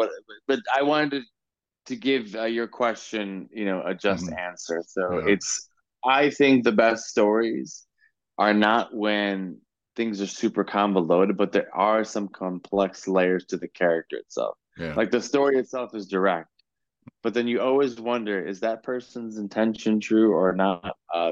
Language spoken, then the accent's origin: English; United States; growing up in America … wasn't warmly received.